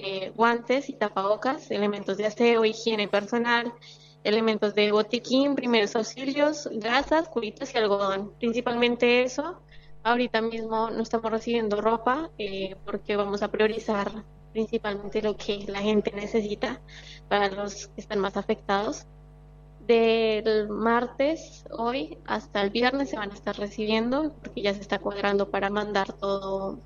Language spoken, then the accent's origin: Spanish; Colombia; now in La Plata, Argentina; como comunidad colombiana que estamos acá en La Plata